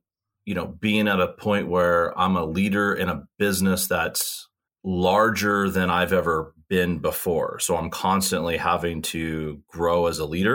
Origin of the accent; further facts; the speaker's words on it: Seattle, Washington, United States; also born or lived in San Diego, California; I grew up in San Diego when I was a younger kid. And then my parents had moved, you know, in the early 90s up to the Pacific Northwest. So Seattle is where I went to high school.